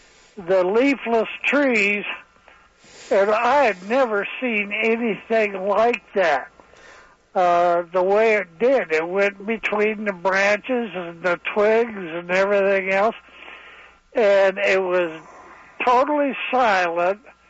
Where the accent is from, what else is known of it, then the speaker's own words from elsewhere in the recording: Hancock, Michigan, United States; Yeah, I'm from Holton and Hancock.